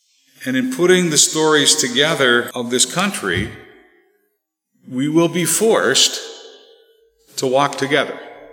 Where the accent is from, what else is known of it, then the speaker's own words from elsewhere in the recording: Canada; I still wanted to be proud of being a Canadian.